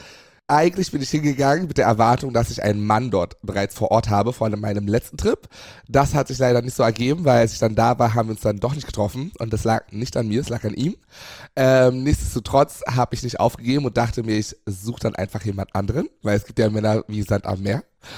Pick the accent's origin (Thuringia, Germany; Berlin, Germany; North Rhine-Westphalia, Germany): Berlin, Germany; born there; bin gebürtiger Berliner auf jeden Fall. Würde reinschreiben, bin deutsch. Aber Wurzeln kommen bei mir aus Ghana und Mosambik.